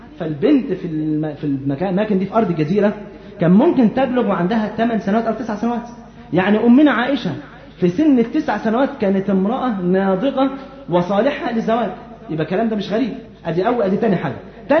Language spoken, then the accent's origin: Arabic; Egypt; يعني على سبيل المثال احنا عندنا في مصر هنا